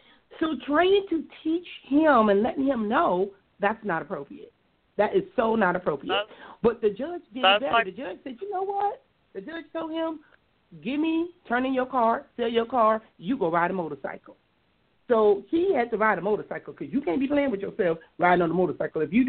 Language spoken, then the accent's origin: English; Compton, California, United States; I had the opportunity to interact or engage with individuals and growing up in Compton, too.